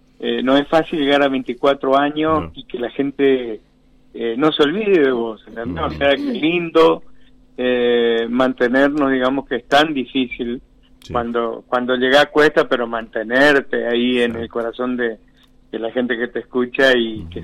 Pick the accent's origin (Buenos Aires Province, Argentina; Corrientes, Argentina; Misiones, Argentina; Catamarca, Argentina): Corrientes, Argentina; Paso de los Libres; yo soy de Paso de los Libres, yo de chiquito, mi viejo siempre le gustaba ir al río